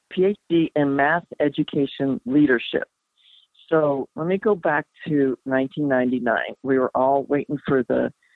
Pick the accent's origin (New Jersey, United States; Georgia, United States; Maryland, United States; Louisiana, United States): Maryland, United States; Baltimore; also born or lived in Italy; I was born in Baltimore, and I grew up there until I went to college outside of Philadelphia. After that, I went to Italy, actually, to study art.